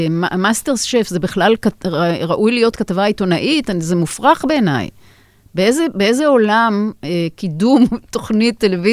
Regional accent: Jerusalem, Jerusalem District, Israel; אני הייתי ילדה ירושלמית, וגדלתי לתוך הדבר הזה.

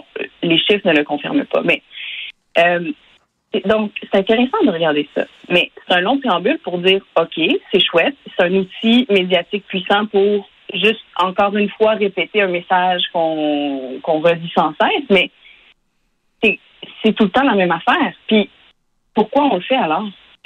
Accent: Quebec, Canada; en Outaouais, ça va tellement mal. Moi, j'ai un biais parce que c'est ma région d'origine

